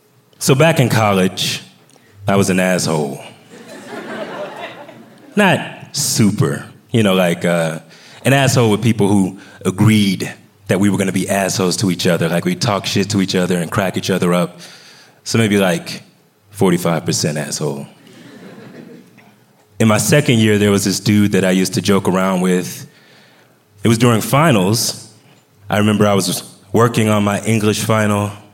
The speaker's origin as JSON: {"language": "English", "town": "Atlanta", "region": "Georgia", "country": "United States", "said": "I was from Atlanta, and I had never even been in snow."}